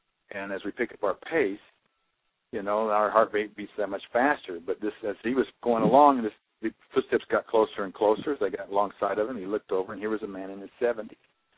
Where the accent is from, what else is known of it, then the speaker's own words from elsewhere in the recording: Banning, California, United States; I grew up in Banning, so not too far away.